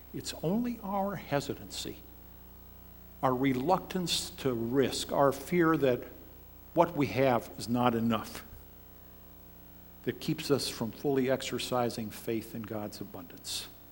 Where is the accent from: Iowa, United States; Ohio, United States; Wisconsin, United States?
Ohio, United States; Columbus; but in the 1950s, growing up in Columbus, Ohio, I remember this test.